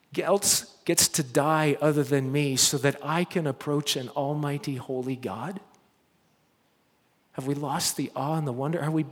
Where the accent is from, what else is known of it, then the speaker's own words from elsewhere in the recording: Nova Scotia, Canada; I grew up in Nova Scotia, right next to this Air Force Base, CFB Greenwood.